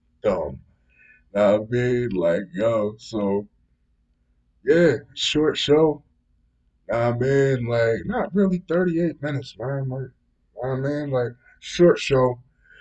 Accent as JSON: {"language": "English", "country": "United States", "said": "since I'm an American and we don't do metric"}